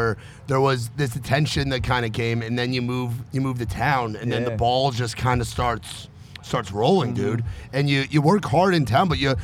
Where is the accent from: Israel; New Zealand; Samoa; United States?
United States; Northeast; And I'm a Northeastern guy. Yeah. I grew up in the Mecca of pizza and sandwiches and fucking delis and all this good stuff.